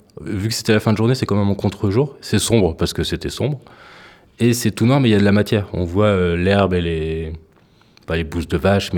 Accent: Lille, Hauts-de-France, France; Parce que je viens de Lille

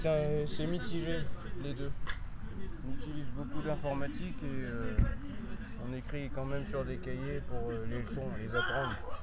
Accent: Nouvelle-Aquitaine, France; On vient de la Charente, du côté d'Angoulême.

